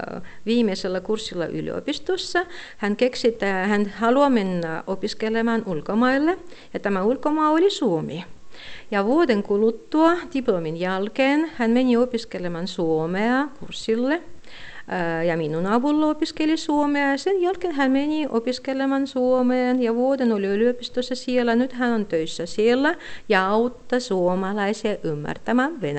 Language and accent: Finnish; Tartu, Tartu County, Estonia; Finnish is a second language; moved away as an adult; now in Russia; oikeastaan kotoisin olen Virosta, Tartosta. Olen siellä syntynyt ja käynyt koulua 17 vuotta. Sitten vuoden olen siellä ollut töissä. Ja sen jälkeen olen tullut Pietarissa opiskelemaan yliopistoon.